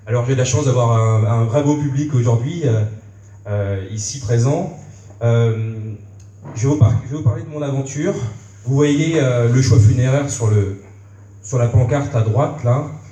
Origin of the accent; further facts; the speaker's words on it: Saint-Malo, Brittany, France; 26 ans, je suis originaire de Saint-Malo, j'y suis né et j'y vis depuis toujours.